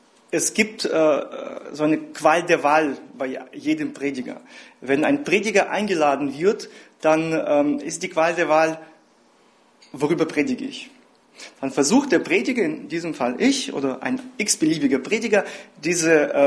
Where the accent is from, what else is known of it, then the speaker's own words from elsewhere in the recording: Berdychiv, Zhytomyr Oblast, Ukraine; now in Berlin, Germany; Ich komme jetzt nicht aus Odessa. Meine Frau kommt aus Odessa und ich komme aus einer kleinen Stadt Berdichev.